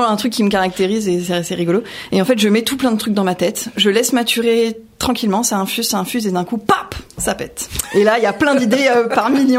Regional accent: Ézanville, Île-de-France, France; now in Écouen, France; Non, j'ai grandi à Aizenville. Après, j'ai fait quelques communes autour et puis je suis maintenant à Écouen depuis une petite dizaine d'années.

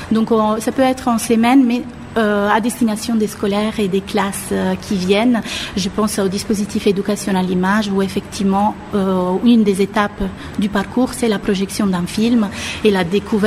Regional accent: Italy; French is a second language; moved away as an adult; now in Paris, France; je suis italienne, je suis à Paris depuis une quinzaine d'années.

